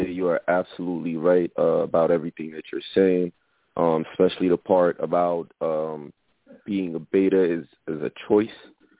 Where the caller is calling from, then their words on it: Paterson, New Jersey, United States; from Patterson.